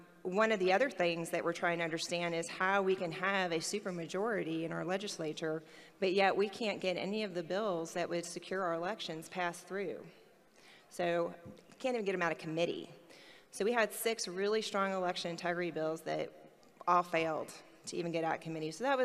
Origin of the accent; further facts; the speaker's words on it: Missouri, United States; I'm actually originally from Missouri, so I feel like it's like a homecoming.